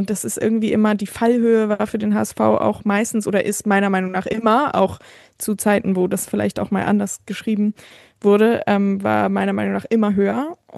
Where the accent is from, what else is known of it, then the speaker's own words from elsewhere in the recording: Hamburg, Germany; now in Berlin, Germany; auch als ich noch in Hamburg gewohnt habe, also ihr habt ja schon erwähnt, zugeschaltet aus Berlin, aber ich bin in Hamburg aufgewachsen